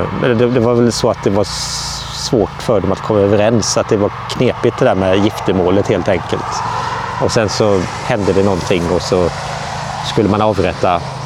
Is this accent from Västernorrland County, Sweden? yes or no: no; Halland County, Sweden; Ja, nej men jag är ju hallänning så jag menar att det var här det hände då